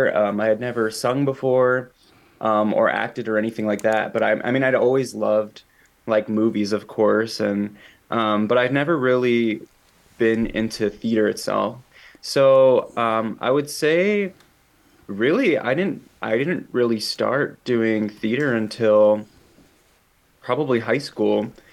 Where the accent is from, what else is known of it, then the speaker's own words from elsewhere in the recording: Munster, Indiana, United States; So, I grew up in Munster, Indiana.